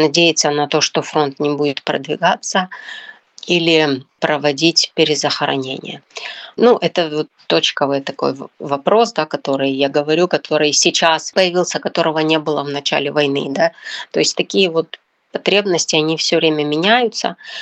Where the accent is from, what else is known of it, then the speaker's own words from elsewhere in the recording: Kostiantynivka, Donetsk Oblast, Ukraine; born there; also born or lived in Bakhmut; Я жила в Бахмуте с 2003 года, я не коренная бахмутчанка. Я родилась в Константиновке, это город недалеко, за 30 километров от Бахмута. И после обучения приехала туда работать